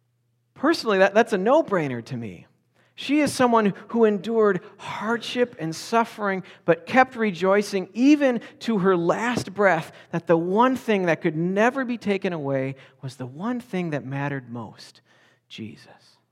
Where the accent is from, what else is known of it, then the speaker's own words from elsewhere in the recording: Michigan, United States; born there; But simply because I was born in Michigan and hold an American passport